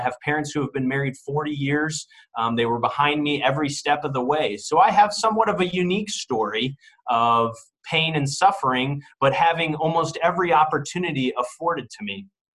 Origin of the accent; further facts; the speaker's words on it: Fairway, Kansas, United States; I was born and raised in Fairway, Kansas, and being an avid golfer, that was a great town to be from.